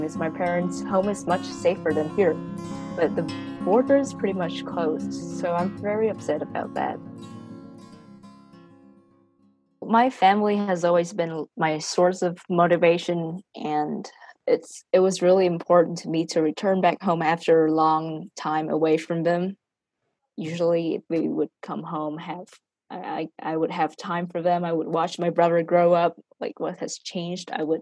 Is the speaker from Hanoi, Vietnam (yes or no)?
no; Ho Chi Minh City, Vietnam; now in United States; been in America for almost like more than 2 years now as an international student. Yeah, I'm from Ho Chi Minh City, Vietnam.